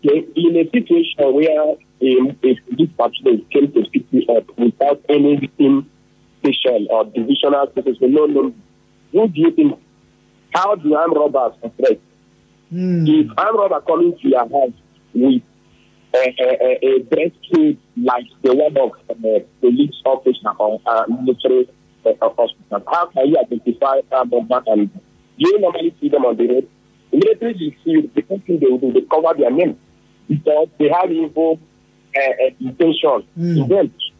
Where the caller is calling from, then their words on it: Port Harcourt, Rivers, Nigeria; I'm calling from Port Harcourt.